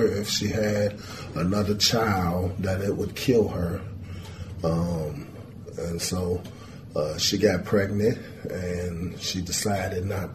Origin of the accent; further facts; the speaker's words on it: Chicago, Illinois, United States; So she took me from the New York State prison and brought me to Chicago, mm-hmm. where I grew up in Chicago.